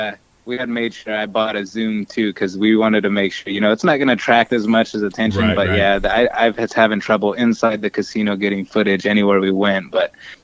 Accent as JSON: {"language": "English", "region": "California", "country": "United States", "said": "I'm coming from California, and I'm going to be the guy from, you know, we're going to be from West Coast, and we're going to be the people with accents, you know."}